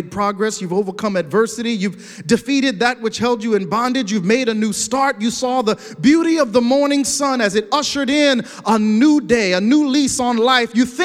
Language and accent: English; Panama; also born or lived in Puerto Rico; My parents were missionaries and church planters from Panama. I grew up in Bible studies under coconut trees in Panama and in Puerto Rico